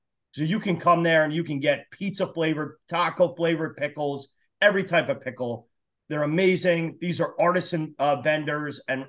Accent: New York, United States; And I, you know my accent. So I'm actually from New York and had an office in Philly.

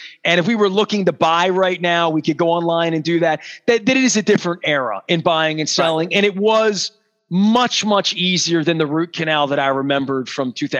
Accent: Dundalk, Maryland, United States; I mean, I grew up in Dundalk and then went to White Marsh. I've been down here for downtown at 18 and a half years, almost 19 years.

